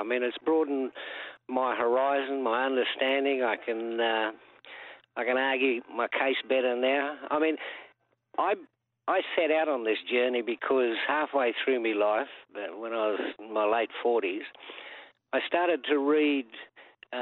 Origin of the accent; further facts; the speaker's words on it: New South Wales, Australia; I'm from Goombangia country on the north coast of New South Wales.